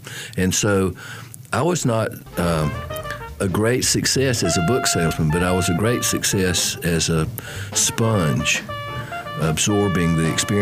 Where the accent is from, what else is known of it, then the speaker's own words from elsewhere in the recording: High Point, North Carolina, United States; But I grew up in High Point at a time where on a Saturday night date, we might be at the A&W root beer place on North Main Street